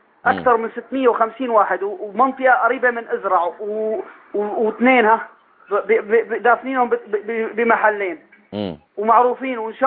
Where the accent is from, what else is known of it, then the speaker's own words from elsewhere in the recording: Hama, Hama Governorate, Syria; أنا من حماة.